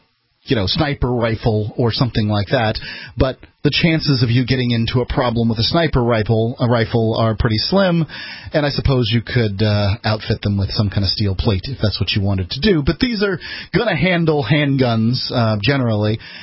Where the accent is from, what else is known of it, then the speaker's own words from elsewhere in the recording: Florida, United States; So I'm from Florida. Many from the South don't consider me quite Southern enough, but I was born out in the country, that sort of thing. But I was born to Yankee parents who moved down in the 60s.